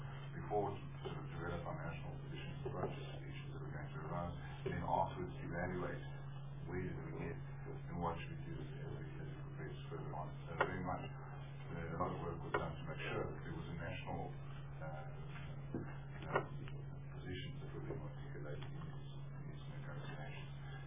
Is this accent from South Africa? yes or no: yes; South Africa; one of the things that we really focused on as a South African delegation was to make sure that there was compatibility between our national development in Agenda 2063 and the 2015 development agenda.